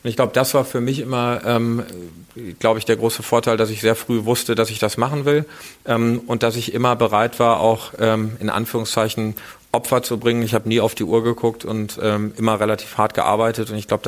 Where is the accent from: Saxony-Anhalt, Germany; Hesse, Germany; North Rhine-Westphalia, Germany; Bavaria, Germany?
North Rhine-Westphalia, Germany; Iserlohn; die Lokalzeitung meiner Heimatstadt Iserlohn